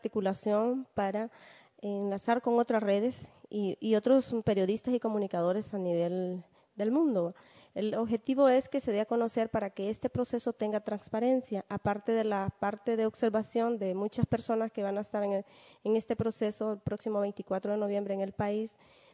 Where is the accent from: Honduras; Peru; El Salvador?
Honduras; Como hondureña, agradecer a la población y a la comunidad internacional que está pendiente de nuestro país, Honduras